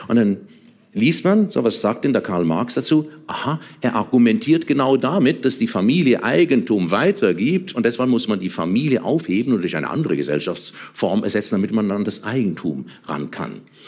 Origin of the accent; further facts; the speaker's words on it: Switzerland; Bei uns in der Schweiz sind das Strafgesetzbuch, Obligationenrecht und Zivilgesetzbuch.